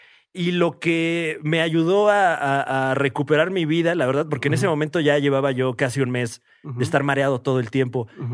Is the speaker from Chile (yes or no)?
no; Mexico; Entonces ya, como buen mexicano.